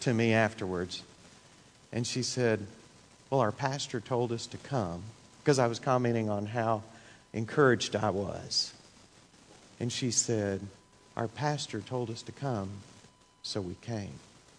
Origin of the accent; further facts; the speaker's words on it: Texas, United States; I grew up in East Texas. And in East Texas, what you would say is that somebody is stirring up trouble.